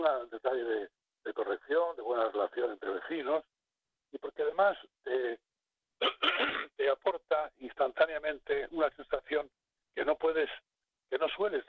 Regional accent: Garrucha, Andalusia, Spain; Yo soy de Garrucha, Almería.

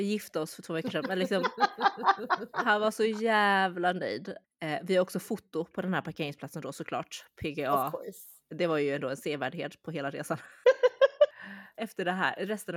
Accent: Sweden; För oss är det svinvarmt också för att vi är från Sverige.

